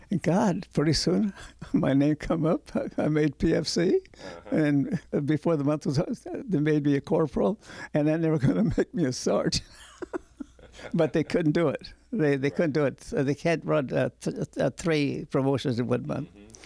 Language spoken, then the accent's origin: English; Fresno, California, United States; I remember I grew up